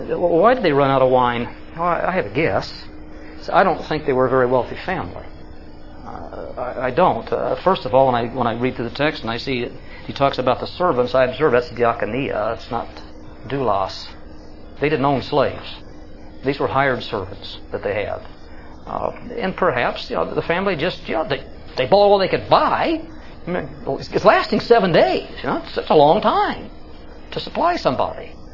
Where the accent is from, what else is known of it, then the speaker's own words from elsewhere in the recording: Kansas City, United States; moved away; Look, I came from Kansas City out here in 1980. In Kansas City, my mother is still there.